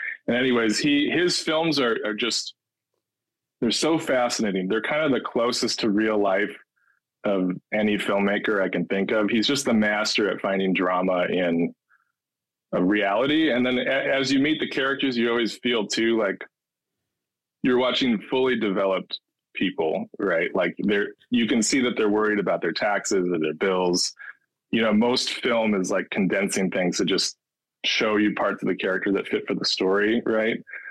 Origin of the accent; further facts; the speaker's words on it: Tomah, Wisconsin, United States; I grew up in Toma, Wisconsin. You heard of Toma?